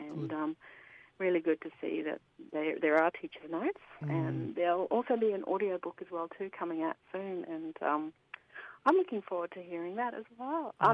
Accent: Queensland, Australia; And some of the yarns in growing up in Torres Strait, I want to touch on, you know, what families teach you, what your father teaches you

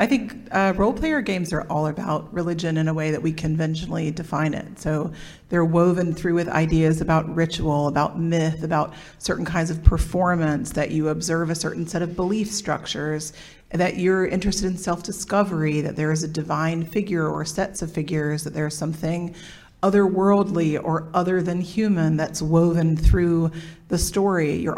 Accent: the South, United States; I grew up in the Evangelical South.

